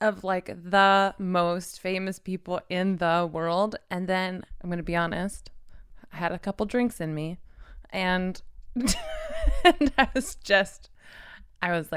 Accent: the South, United States; Like, I'm from the South, so I was just, there were just things that never sat right with me.

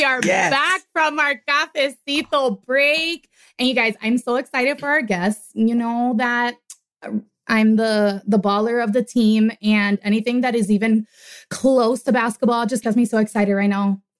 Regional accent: Miami, Florida, United States; I'm from Miami, and Tony too

